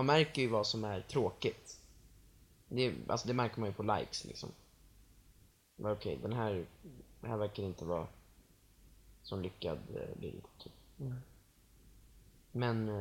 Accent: Italy; jag är italienare

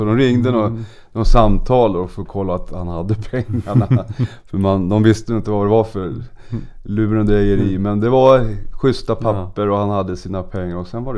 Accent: Sweden; Men här kom man då som svensk och skulle spela för laget mera.

